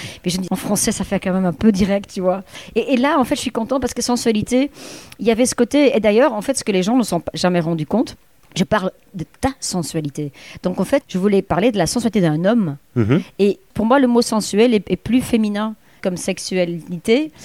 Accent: Flanders, Belgium; born there; à l'époque où je suis née en Flandre, il n'y a pas de hasard, en fait.

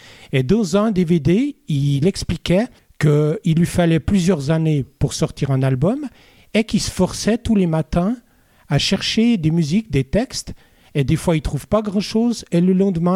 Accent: Vaud, Switzerland; accent: Vaud; Avec mon accent en anglais, pire encore que mon accent vaudois.

